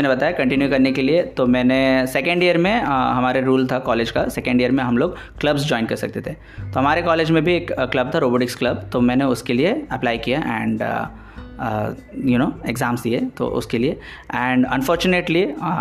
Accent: Odisha, India; और मैं ओडिशा से हूँ

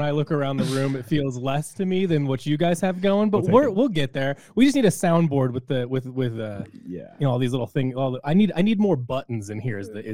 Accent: Midwest, United States; moved away; like we're from the Midwest originally, so anything is kind of an improvement at this point

